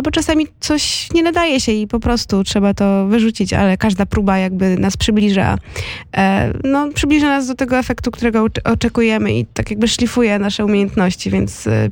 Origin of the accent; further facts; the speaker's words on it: Lublin Voivodeship, Poland; jestem z okolic Lublina, więc tam już po prostu i czuję się prawie jak w domu